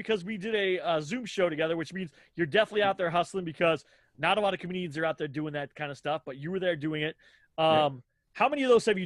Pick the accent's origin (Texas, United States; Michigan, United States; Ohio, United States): Texas, United States; Temple; I grew up in Texas as well. I grew up in Temple, Texas, which is like right around kind of like 2 hours away from where you're at in San Antonio.